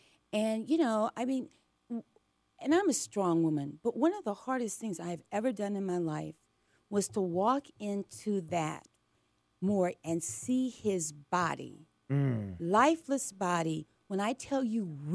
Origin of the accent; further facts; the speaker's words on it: Atlanta, Georgia, United States; I was born and raised in Atlanta. Yeah. Atlanta is home for me.